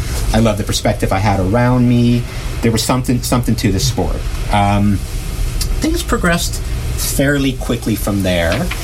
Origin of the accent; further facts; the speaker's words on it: Ontario, Canada; I'm from Ontario. I've camped a lot.